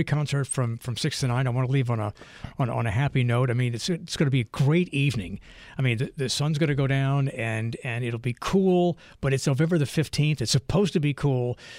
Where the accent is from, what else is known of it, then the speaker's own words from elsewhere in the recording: New Orleans, Louisiana, United States; I mean, I remember as a kid growing up in New Orleans, I remember seeing separate bathrooms, separate water fountains, right.